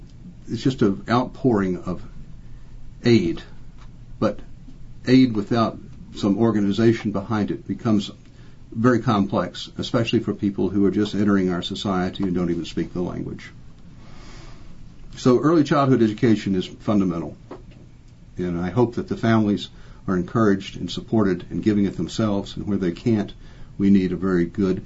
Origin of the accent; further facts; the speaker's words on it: Greenwood, United States; You know, I was born in Greenwood. I had to go to the hospital in Richmond for a pleuric stenosis, but my parents lived in Greenwood.